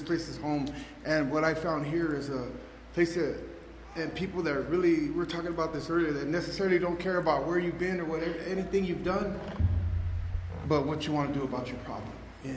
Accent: Los Angeles, California, United States; I grew up in Boyle Heights, California. Man, I don't know if anybody knows where that is. It's in East Los Angeles.

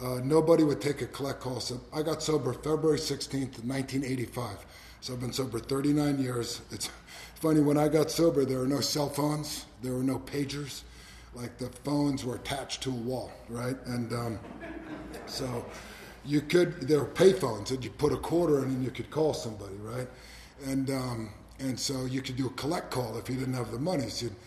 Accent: New Jersey, United States; I grew up in Northeast New Jersey, Bergen County. I'm the youngest of six kids. I got four older brothers, one older sister.

